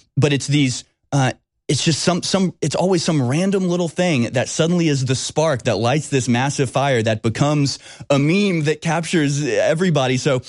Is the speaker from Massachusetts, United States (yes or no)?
no; Houston, Texas, United States; I'm from Houston as well. Shout out to H-Town.